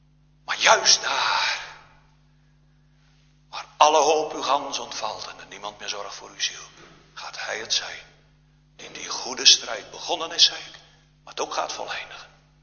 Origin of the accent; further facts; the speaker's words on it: Genemuiden, Overijssel, Netherlands; born there; Wat ooit in mijn geboorteplaats Genemuiden zich heeft voorgedaan.